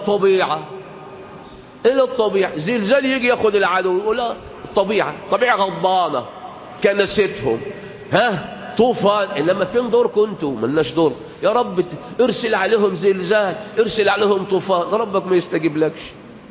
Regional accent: Egypt; وكانوا مصريين برضو، واحنا نحو احنا مصريين

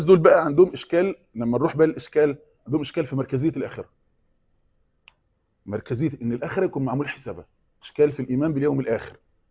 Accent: Egypt; كواحد مصري

